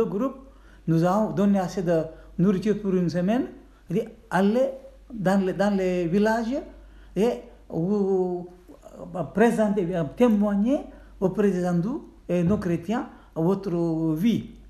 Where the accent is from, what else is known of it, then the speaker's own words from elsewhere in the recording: India; first language Konkani; French is a second language; Il a acheté les petits livrets, des livres de la vie des saints, publiés dans ma langue maternelle, Konkani.